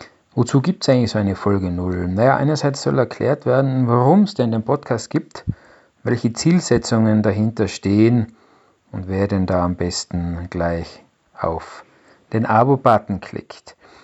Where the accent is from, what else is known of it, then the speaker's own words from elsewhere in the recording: Innsbruck, Tyrol, Austria; Ich bin aus Innsbruck in Österreich und bin seit 1998 IT-Unternehmer.